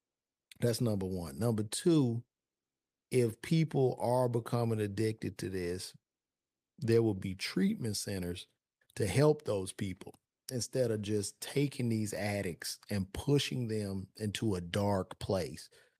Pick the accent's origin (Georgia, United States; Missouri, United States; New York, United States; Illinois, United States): Illinois, United States; Chicago; and I grew up on the South Side of Chicago, all